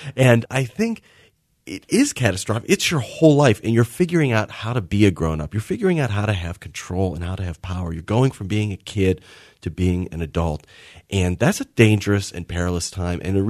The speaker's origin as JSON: {"language": "English", "town": "New Kensington", "region": "Pennsylvania", "country": "United States", "tie": "born or raised there", "lives_now": "Los Angeles, United States", "said": "It's set at a Catholic school in Western PA, all around my hometown of New Kensington and Arnold and Tarentum and Natrona Heights. Since I live in Los Angeles, I miss that location."}